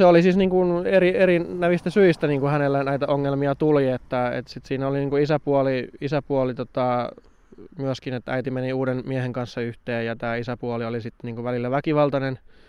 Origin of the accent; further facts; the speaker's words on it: Tornio, Lapland, Finland; also born or lived in Kemijärvi; muutin sitten Torniosta Kemijärvelle. Että se yhtäkkiä muuttui se ympäristö uudeksi